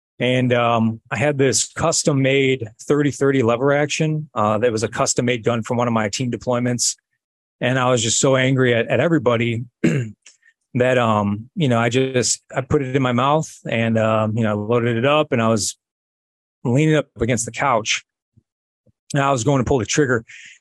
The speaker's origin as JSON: {"language": "English", "town": "Chicago", "region": "Illinois", "country": "United States", "tie": "born or raised there", "said": "I was raised in Chicago, and I just had some really bad influences at a really early age. Heroin was a huge problem where I grew up"}